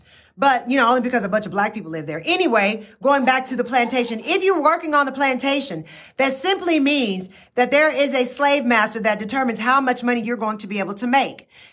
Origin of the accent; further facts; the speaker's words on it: Dallas, Texas, United States; now in Houston, United States; When I first moved to Houston area, because I'm from Dallas